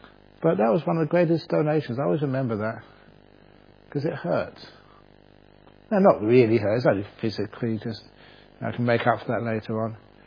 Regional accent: England, United Kingdom; I'm English. I want a sort of a nice room, not a sauna.

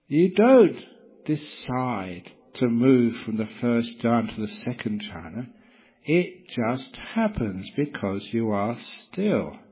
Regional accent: England, United Kingdom; born there; I'm English because I was born in England, whatever that means, that's in the past, many years in the past.

